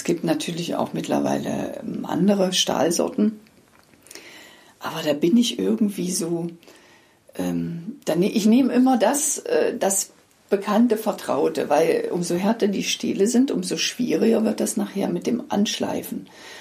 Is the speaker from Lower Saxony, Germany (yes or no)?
no; Magdeburg, Saxony-Anhalt, Germany; born there; Ich komme ja aus Magdeburg gebürtig.